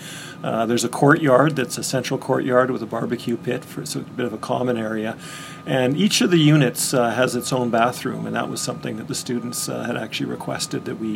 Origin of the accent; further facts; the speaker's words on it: Winnipeg, Manitoba, Canada; I am from Winnipeg, and so this is quite a difference.